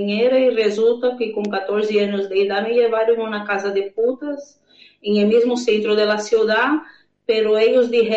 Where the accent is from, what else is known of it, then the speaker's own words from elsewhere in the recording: São Paulo, Brazil; Spanish is a second language; Yo soy de origen brasileña. Fui nacida y criada en una de las muchas favelas de Brasil, en la provincia de São Paulo. Mi familia, ellos son campesinos brasileños que fueron intentando una vida mejor en la ciudad grande.